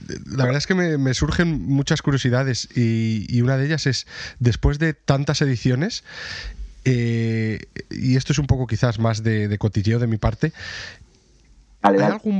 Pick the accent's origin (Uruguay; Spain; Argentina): Spain; Salamanca, Castile and León; voy a Salamanca, que es de donde soy yo